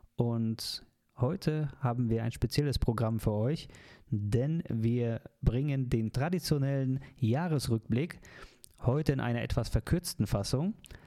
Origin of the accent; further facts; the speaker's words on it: Poland; aus meinem Heimatland Polen